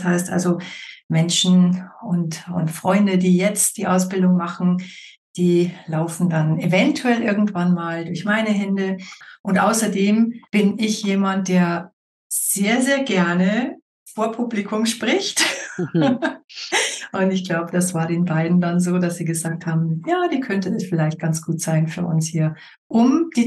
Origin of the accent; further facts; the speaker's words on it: Munich, Bavaria, Germany; ich bin aus München hier.